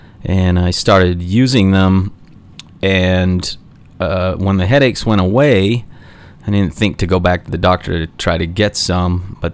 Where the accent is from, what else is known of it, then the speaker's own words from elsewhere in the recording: Salt Lake City, Utah, United States; born there; I was born in Salt Lake City back in 19...